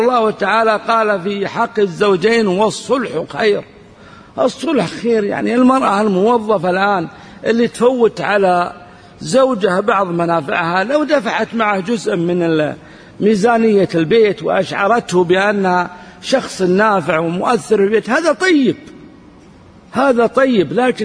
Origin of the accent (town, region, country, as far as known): Saudi Arabia